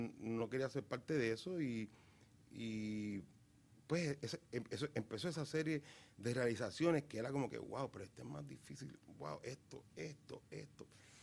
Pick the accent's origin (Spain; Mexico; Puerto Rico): Puerto Rico; yo... venía de un bilingüismo y un biculturalismo como el puertorriqueño.